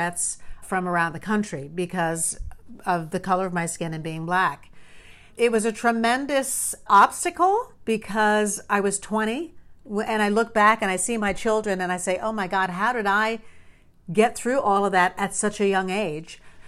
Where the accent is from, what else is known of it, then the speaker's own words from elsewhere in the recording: New York, United States; At 20 years old, I grew up in New York.